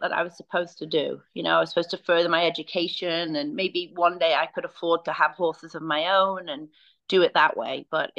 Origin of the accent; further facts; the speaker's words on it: United States; born there; I was fortunate that I was born in the United States when my parents were here. My father had a career here.